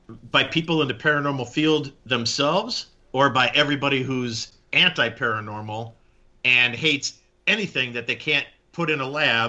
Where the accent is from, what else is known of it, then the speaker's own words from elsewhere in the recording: Chicago, Illinois, United States; And growing up in the Chicagoland area and all the farm fields in Indiana